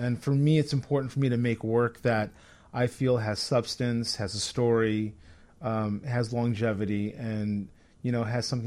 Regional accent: Chicago, Illinois, United States; I grew up in Brighton Park in Chicago

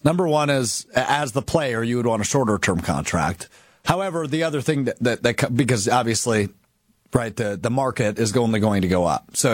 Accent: Green Bay, Wisconsin, United States; I don't remember the last time I was in my hometown of Green Bay for a training camp practice. I went all the time as a kid.

